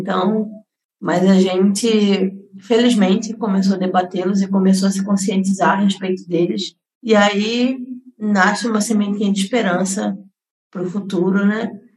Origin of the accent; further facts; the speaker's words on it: Mato Grosso do Sul, Brazil; now in São Paulo, Brazil; Eu vim do Mato Grosso do Sul e eu sou designer gráfico, então, assim, eu vim para São Paulo sem conhecer nada, sem conhecer ninguém.